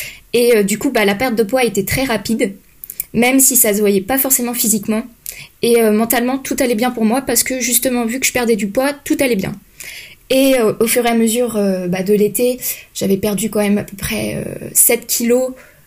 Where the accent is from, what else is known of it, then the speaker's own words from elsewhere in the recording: France; now in Belgium; j'ai 19 ans. Je suis en études de kiné en Belgique, mais je suis française.